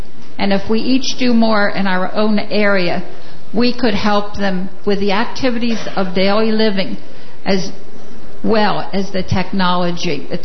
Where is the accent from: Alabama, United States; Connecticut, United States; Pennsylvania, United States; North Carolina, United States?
Pennsylvania, United States; Philadelphia; I'm from Philadelphia, Pennsylvania.